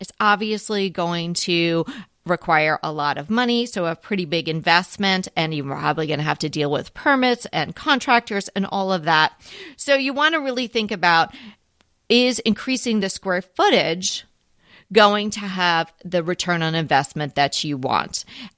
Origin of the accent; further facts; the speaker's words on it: East Coast, United States; I had never heard that phrase before growing up on the East Coast.